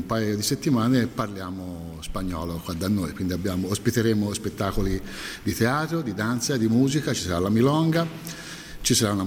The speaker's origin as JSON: {"language": "Italian", "town": "Livorno", "region": "Tuscany", "country": "Italy", "said": "E da buon livornese ho raccolto la sfida"}